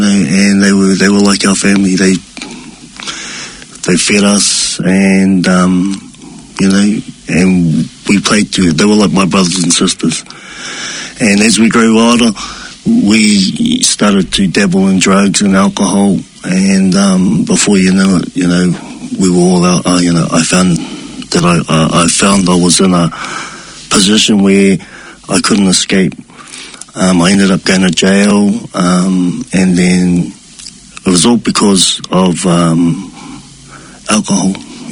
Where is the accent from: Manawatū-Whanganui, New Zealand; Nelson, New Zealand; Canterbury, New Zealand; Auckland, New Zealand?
Auckland, New Zealand; I was brought up in South Auckland, so I had a lot of good friends that were of Samoan and Tongan descent, and they were my neighbours